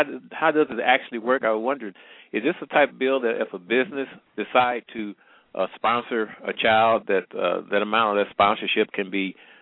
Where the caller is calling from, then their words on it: Missouri, United States; I'm calling from the Midwest, matter of fact, Missouri.